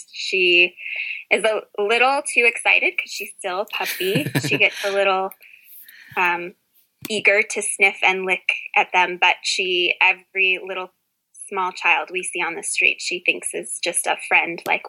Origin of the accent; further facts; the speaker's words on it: Minnesota, United States; moved away as an adult; now in Boston, United States; I moved out here from Minnesota, where I grew up, to attend Wellesley College and met my husband, and have been here ever since